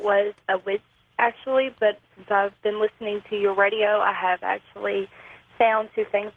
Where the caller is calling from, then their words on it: Nashville, Tennessee, United States; I'm calling from Nashville, Tennessee.